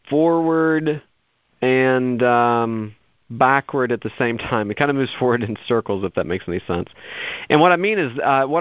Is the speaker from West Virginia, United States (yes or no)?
yes; West Virginia, United States; born there; Yeah, I was born in West Virginia.